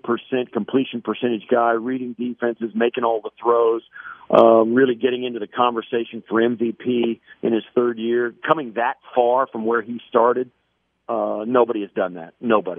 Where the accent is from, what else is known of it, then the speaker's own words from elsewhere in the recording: Kiowa, Kansas, United States; also born or lived in Smith Center / Wichita County; Well, I was born in Smith Center, Kansas, in north central Kansas, but my dad was a minister. We grew up in Kiowa, Kansas